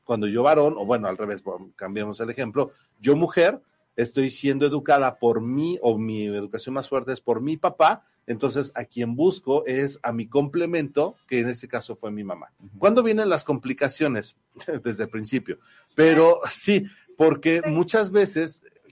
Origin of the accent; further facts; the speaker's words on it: Mexico; Nosotros como varones mexicanos